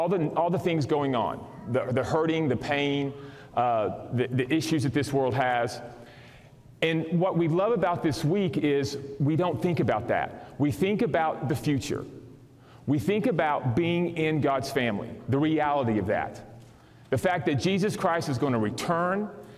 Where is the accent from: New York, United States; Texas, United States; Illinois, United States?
Texas, United States; Dallas; We're from Dallas. We're from Texas. It's the first time we've been up in this area.